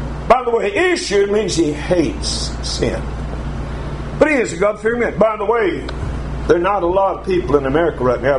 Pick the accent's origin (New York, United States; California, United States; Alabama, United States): Alabama, United States; When I was a boy growing up in North Alabama, I grew up on a farm. There were 18 farms between our house and that little town Boaz, which is only about 3 or 4 miles away.